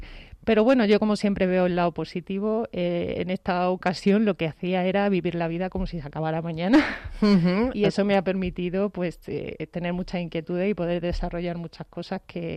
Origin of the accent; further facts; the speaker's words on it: Córdoba, Andalusia, Spain; moved away as an adult; now in Madrid, Spain; Yo soy de Córdoba. Sí.